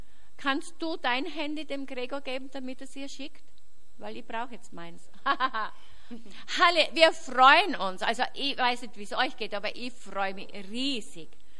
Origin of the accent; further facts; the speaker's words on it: Austria; uns als Österreicher